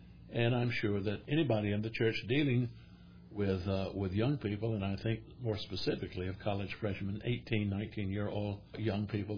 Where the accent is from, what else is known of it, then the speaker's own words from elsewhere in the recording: Charlotte, North Carolina, United States; I look back at the age of five, again from my hometown of Charlotte, and that's where I began my formal education in kindergarten at the largest ARP church in Charlotte.